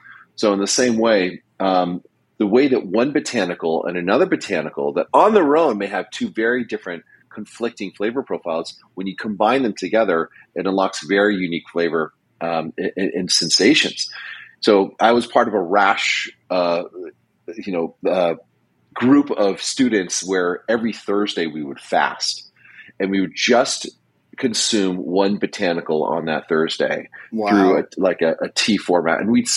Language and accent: English; United States; I'm an American.